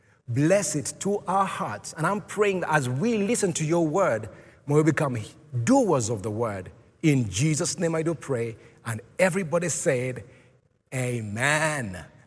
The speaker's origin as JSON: {"language": "English", "region": "Western Region", "country": "Uganda", "said": "I'm from the West. And I married a woman from Central Uganda, and God has given us three amazing Ugandans"}